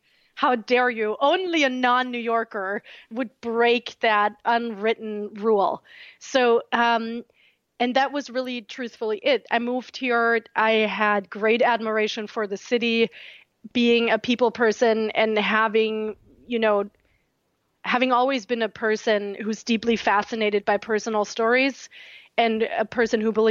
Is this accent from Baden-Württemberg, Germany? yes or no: yes; Reutlingen, Baden-Württemberg, Germany; moved away as an adult; now in United States; I had trepidations about that because I'm from a very small town in southern Germany.